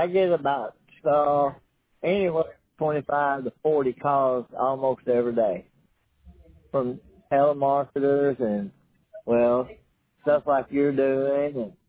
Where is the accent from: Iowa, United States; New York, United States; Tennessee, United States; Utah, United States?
Tennessee, United States; Asking me where I'm from, yeah. I'm from Obion County, not Gibson County, but Obion.